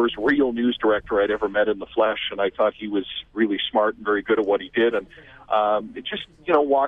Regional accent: Vancouver, British Columbia, Canada; As a guy growing up in Vancouver, not to date you, J.B., I mean, there weren't many finer broadcasters.

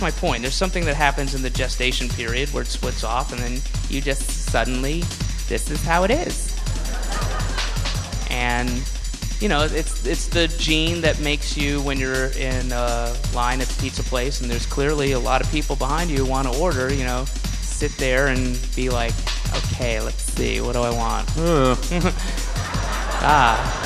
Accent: El Paso, Texas, United States; from El Paso, Texas. Born and raised. Yeah, what do you mean my accent's funny to you?

